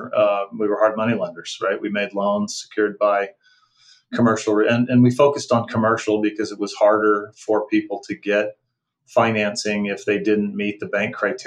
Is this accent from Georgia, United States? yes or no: no; California, United States; Yeah, I grew up in California.